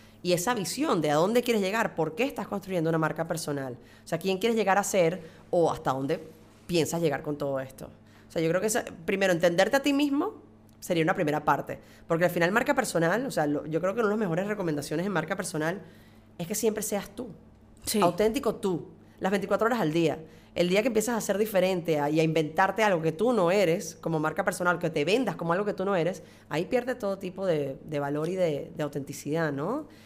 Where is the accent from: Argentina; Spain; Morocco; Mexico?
Spain; como todo español